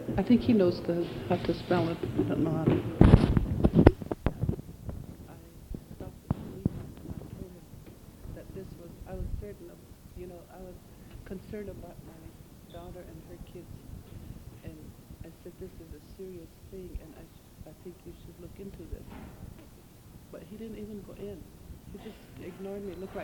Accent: Anderson, United States; I'm from Anderson. And I'm not from Martin, but I have one daughter living there with two little children.

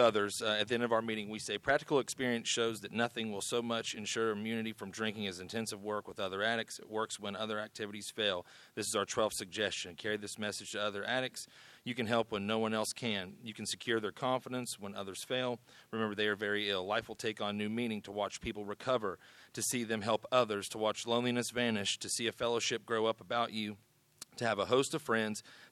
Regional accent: Radford, Virginia, United States; also born or lived in Knoxville; I grew up in Radford, Virginia. I was born up there, but found my way to Knoxville, Tennessee

